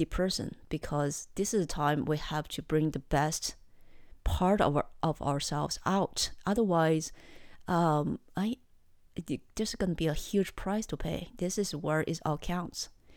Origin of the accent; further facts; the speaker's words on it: China; For me, growing up in China, the so-called wet market was like a playground for me.